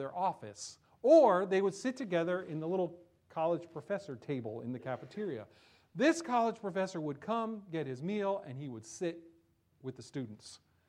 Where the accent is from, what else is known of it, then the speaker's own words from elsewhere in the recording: New Jersey, United States; I grew up in New Jersey, and I've been in many places throughout this country, so I know how people think about New Jersey, and I've heard this thing before.